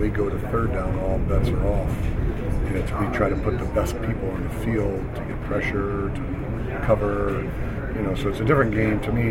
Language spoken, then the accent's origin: English; Michigan, United States; Greg Jones from Michigan State, and I'm obviously from Michigan, so but we've gotten over that.